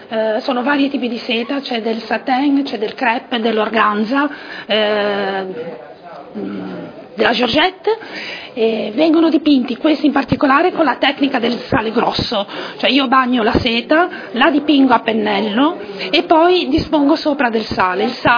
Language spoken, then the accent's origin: Italian; Liguria, Italy; io vengo dalla Liguria e quindi mi sono ispirata, io abito nel Tiguglio, mi sono ispirata al mare, io non potrei vivere lontano dal mare